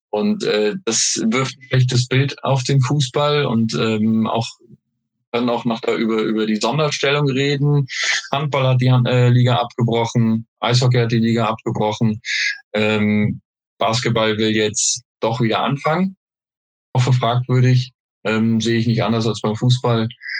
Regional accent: Bingen, Rhineland-Palatinate, Germany; Geboren und in der Region aufgewachsen.

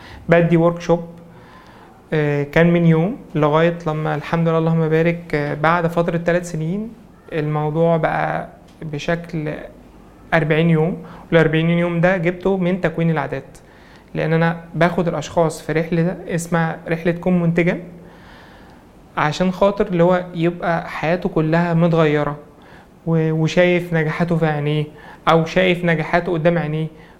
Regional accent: Sharqia Governorate, Egypt; born there; now in Cairo, Egypt; انا من مواليد الشرقية بس الحمد لله مؤخرا بقيت قاعد في القاهرة،

